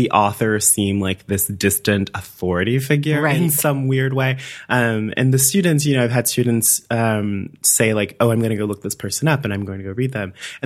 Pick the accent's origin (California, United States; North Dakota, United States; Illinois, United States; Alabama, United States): Alabama, United States; moved away as an adult; also born or lived in Madison, United States; now in Iowa City, United States; So I'm from Alabama. I lived there my entire life until I went to graduate school at the University of Wisconsin-Madison.